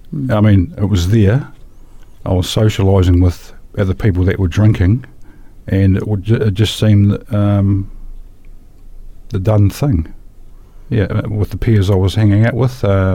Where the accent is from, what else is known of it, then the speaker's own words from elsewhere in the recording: Christchurch, Canterbury, New Zealand; also born or lived in Palmerston North / Dunedin; I was born in Christchurch, and then moved as a youngster up to a little place near Palmerston North for a few years, and then to Dunedin after that for a few years, and then back to Christchurch when I was about 10, I suppose, and been back here ever since.